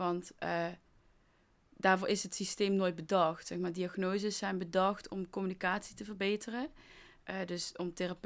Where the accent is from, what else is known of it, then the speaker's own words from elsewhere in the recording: Limburg, Netherlands; Ik ben een Limburger, ik ken deze woorden niet.